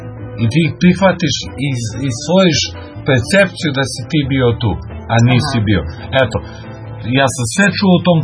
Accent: Belgrade, Serbia; Ja sam rođen u Beogradu. Tog dana je bila neka epidemija, ovo ono, ja sam imao neku babu i dedu, ja sam odrasao tamo u Beogradu, kao mali

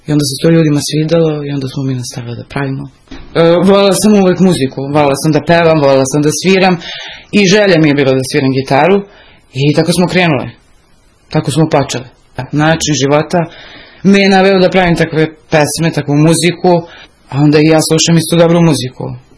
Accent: Kragujevac, Šumadija, Serbia; iz Kragujevca sam.

